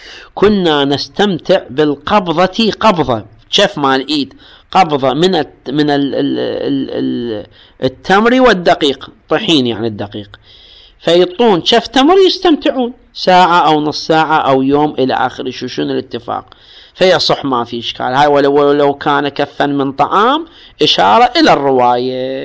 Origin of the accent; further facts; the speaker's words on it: Iraq; بينما عندنا بالعراق.